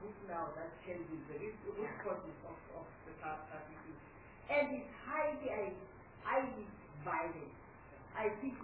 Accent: Mozambique; English is a second language; You know, I'm from Mozambique

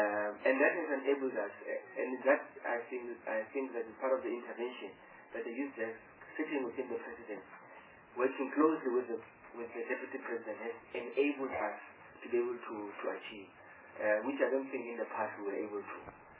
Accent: Limpopo, South Africa; on normal I say I come from Limpopo and I keep citing the examples

